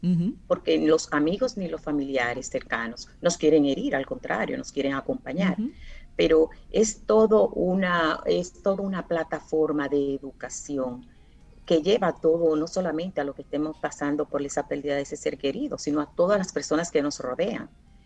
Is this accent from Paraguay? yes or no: no; Dominican Republic; algo que nosotros como dominicanos le sabemos